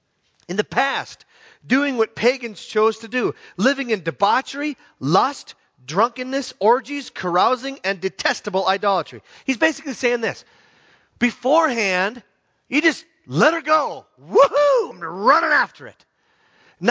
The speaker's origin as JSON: {"language": "English", "town": "Hibbing", "region": "Minnesota", "country": "United States", "tie": "born or raised there", "said": "I was raised in Hibbing, Minnesota, which is Hickville. And I love Hibbing. It's a great place."}